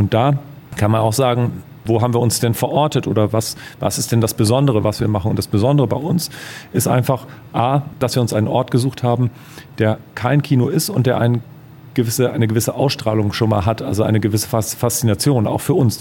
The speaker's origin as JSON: {"language": "German", "town": "Oldenburg", "region": "Lower Saxony", "country": "Germany", "said": "habe in Oldenburg, also wo ich aus der Gegend, wo ich herkomme, gab es auch ein großes Programmkino"}